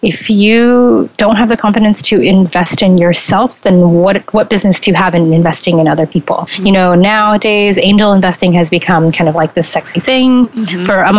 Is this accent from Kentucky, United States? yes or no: no; Seattle, Washington, United States; I was going back to Seattle, my hometown.